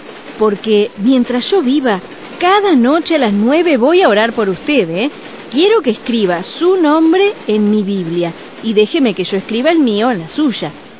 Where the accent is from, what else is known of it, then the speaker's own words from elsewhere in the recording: England, United Kingdom; Spanish is a second language; now in The Hague, Netherlands; vamos de regreso a la ciudad de La Haya, en Holanda, donde tenemos nuestro hogar. Yo soy inglesa